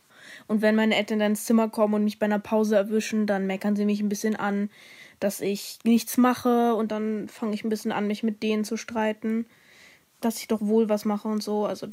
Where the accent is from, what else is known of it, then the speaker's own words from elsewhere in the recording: Berlin, Germany; Und wir kommen aus Berlin, Prenzlauer Berg.